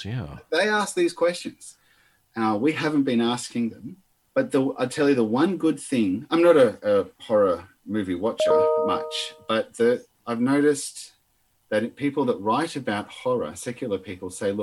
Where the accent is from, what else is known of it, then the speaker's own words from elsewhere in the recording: Argentina; I grew up in Argentina as a missionary kid when a civil war was going on